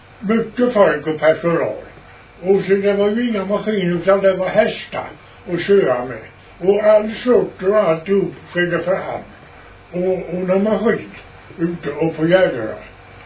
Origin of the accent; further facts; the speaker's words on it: Eksjö, Jönköping County, Sweden; Jag kom ifrån Eksjö.